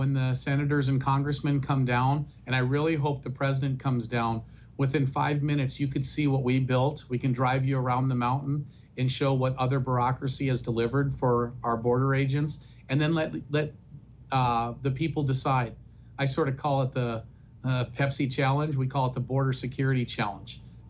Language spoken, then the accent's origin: English; North Dakota, United States; we're from North Dakota. North Dakotans never give up.